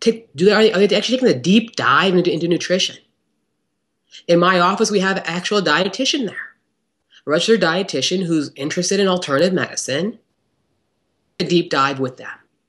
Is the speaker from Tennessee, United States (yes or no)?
no; Akron, Ohio, United States; I'm from Akron, Ohio, small town America.